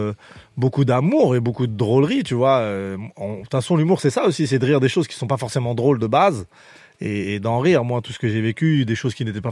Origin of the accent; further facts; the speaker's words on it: Champigny-sur-Marne, Île-de-France, France; Moi, je suis de Champigny, c'est pas loin.